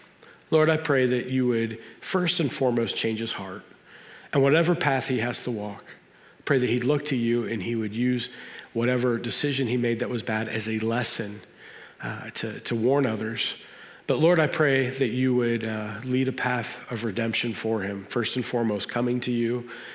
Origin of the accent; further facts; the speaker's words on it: Pittsburgh, Pennsylvania, United States; we're not haters from Pittsburgh.